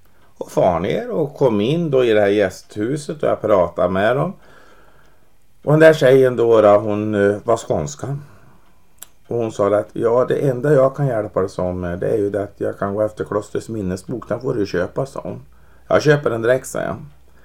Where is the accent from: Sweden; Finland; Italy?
Italy; Rome, Lazio; Och så är det, hej, jag är från Rom, säger jag.